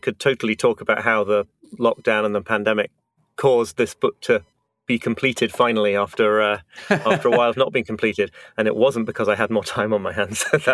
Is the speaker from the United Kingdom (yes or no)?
yes; United Kingdom; now in United States; I'm British, but live in the United States. And we very quickly here in New York got into basically a rhythm.